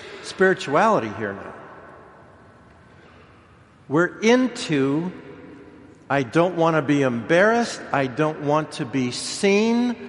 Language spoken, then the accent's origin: English; Ireland; What is more important, I think, being an Irish existentialist, more important than whether we say yes or not is why and how we say no.